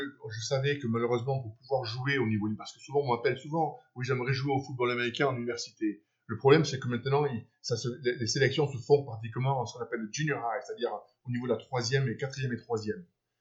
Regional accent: Nouvelle-Aquitaine, France; Donc, on est rentré à Biarritz, tu vois, et pour élever les enfants, pour qu'ils connaissent leur famille. Moi, je suis basque

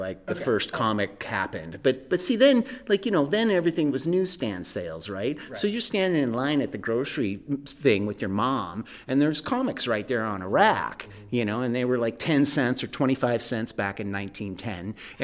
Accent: LeGrand, Iowa, United States; now in Des Moines, United States; We're in Des Moines, Iowa at the moment. I grew up in LeGrand, Iowa, which is 60 some miles east.

